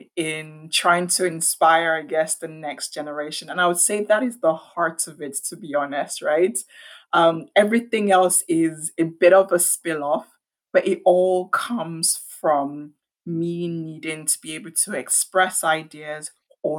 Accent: Ibadan, Oyo, Nigeria; born there; Yeah, so I was born in Nigeria in a town stroke city called Ibadan.

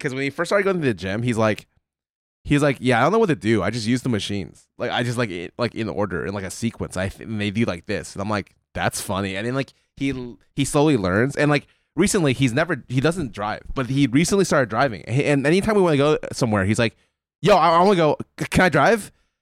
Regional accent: Texas, United States; like, I come from Texas, and everyone's a truck driver.

